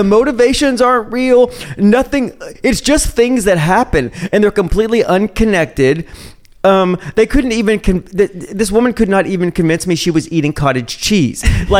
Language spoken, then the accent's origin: English; Southern United States, United States; accent: Southern American; My southern accent comes out. I can't not yell or threaten people without a southern accent.